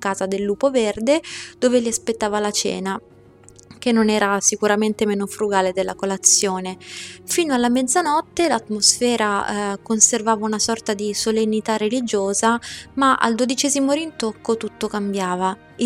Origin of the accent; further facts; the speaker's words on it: Monza, Lombardy, Italy; sono nata e cresciuta a Monza